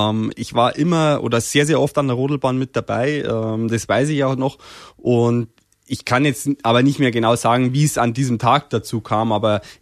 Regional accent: Berchtesgaden, Bavaria, Germany; accent: Bavarian; also born or lived in Sonneberg; Ich war 2 Jahre, wo wir nach Berchtesgaden gezogen sind. Ich bin eigentlich quasi hier aufgewachsen, in Bayern aufgewachsen. Ich kenne auch nichts anderes.

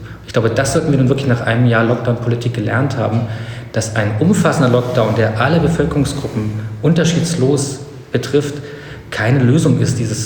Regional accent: East Germany, Germany; ich bin in der DDR groß geworden

